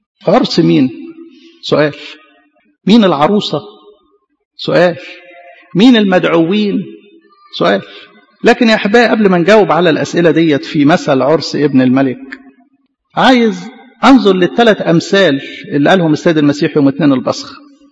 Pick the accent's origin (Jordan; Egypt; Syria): Egypt